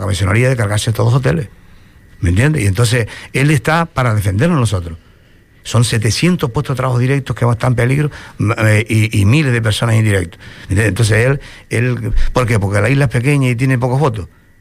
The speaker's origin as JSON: {"language": "Spanish", "region": "Canary Islands", "country": "Spain", "said": "Allí en Madrid ya olvídate, pero coño, somos canarios, joder"}